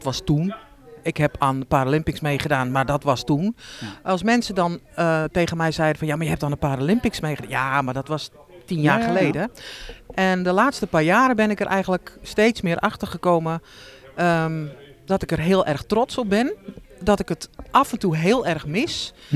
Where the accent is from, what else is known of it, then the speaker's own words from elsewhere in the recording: Flevoland, Netherlands; born there; Ik ben in de Noordoostpolder geboren.